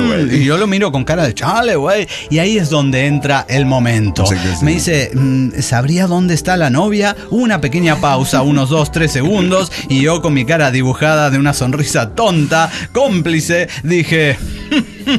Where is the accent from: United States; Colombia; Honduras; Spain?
United States; Mesa, Arizona; de Mesa, Arizona, ¿cómo la ves?